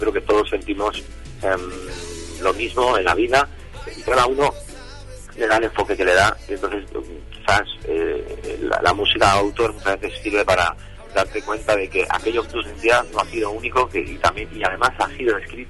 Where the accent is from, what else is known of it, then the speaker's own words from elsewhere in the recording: Ibiza, Balearic Islands, Spain; yo como buen ibicenco que soy